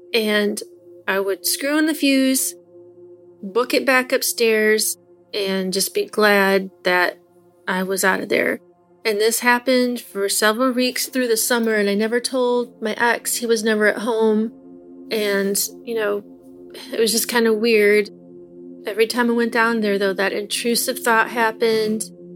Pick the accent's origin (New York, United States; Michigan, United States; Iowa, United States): Michigan, United States; I'm from Michigan.